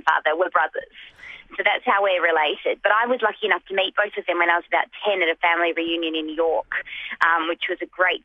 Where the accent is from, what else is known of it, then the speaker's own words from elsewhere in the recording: Perth, Western Australia, Australia; I grew up in Perth, as I say, and I studied at WAPA, the WA Academy of Performing Arts.